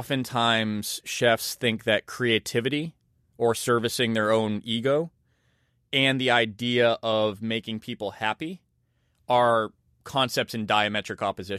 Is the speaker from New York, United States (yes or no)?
no; Massachusetts, United States; I have pretty deadpan sarcastic humor. I'm from Massachusetts, where I think sarcasm is kind of a high art form.